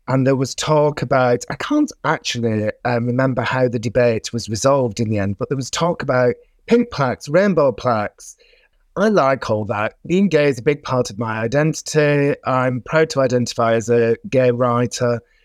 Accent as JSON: {"language": "English", "town": "Bolton", "region": "North West England", "country": "United Kingdom", "tie": "born or raised there", "lives_now": "London, United Kingdom", "said": "But in terms of somewhere that defined me, I would probably pick my childhood home in Bradshaw, Bolton."}